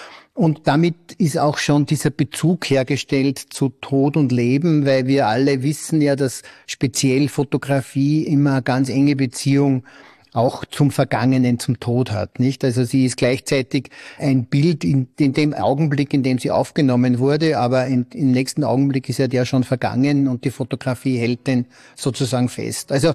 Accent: Laakirchen, Upper Austria, Austria; ich bin ja aus La Kirchen, also ganz in der Nähe von Gmunden

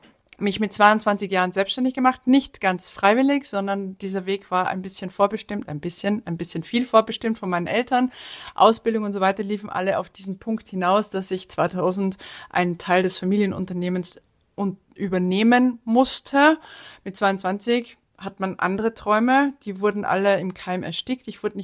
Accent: Salzburg, Austria; Ich komme aus Salzburg, bin 1978 geboren und bin damit Generation X.

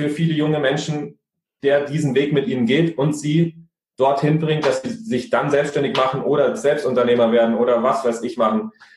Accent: Niederviehbach, Bavaria, Germany; Wir sind auf dem Land aufgewachsen, Niederviehbach, ein kleines Dorf, in einem großen Forsthaus.

